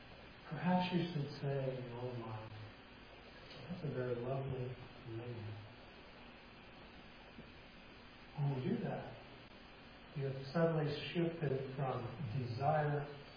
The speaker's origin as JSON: {"language": "English", "region": "Colorado", "country": "United States", "tie": "born or raised there", "said": "I grew up in Southern Colorado, an area that was once considered the Old West, if you will. Cowboy, Indian type stuff, all that, the ranchers. I grew up in cattle country, farming and ranching in the valleys."}